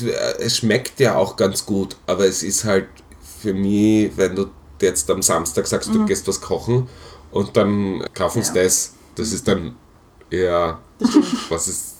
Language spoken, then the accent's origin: German; Austria; ich komme aus Österreich